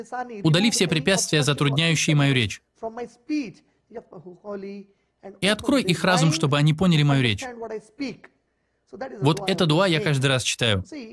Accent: Hyderabad, Telangana, India; Я родом из Индии, из Хайдарабада. И моя страна является второй по численности населения страной в мире после Китая.

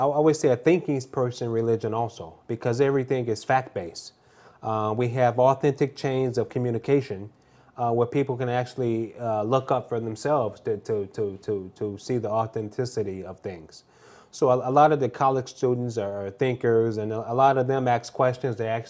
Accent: United States; Again, growing up in America, not to say media is bad, but some media is misleading.

